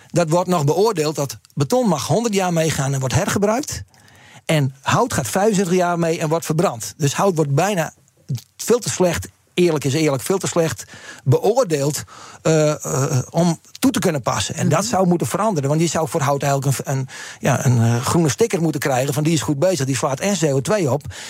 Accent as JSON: {"language": "Dutch", "country": "Netherlands", "said": "we zijn Nederlanders"}